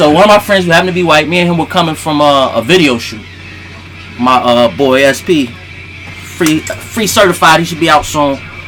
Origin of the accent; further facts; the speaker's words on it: Massachusetts, United States; I grew up in Massachusetts, you know, a small town.